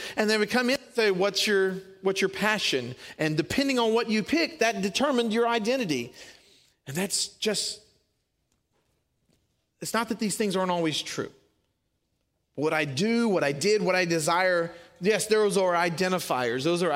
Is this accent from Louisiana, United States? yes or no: yes; Louisiana, United States; Man, I'm from Louisiana. Nobody doubts that. That shaped who I am. We have bad grammar and everything.